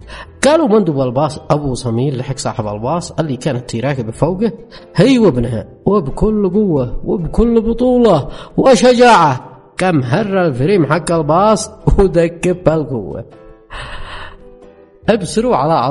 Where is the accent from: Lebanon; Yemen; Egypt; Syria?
Yemen; ساعة اللي رجموهن عندنا في اليمن على عطان وعلى نقم، كيف كان عاد عيقعبهم؟ أما احنا شعب الإيمان سلام الله علينا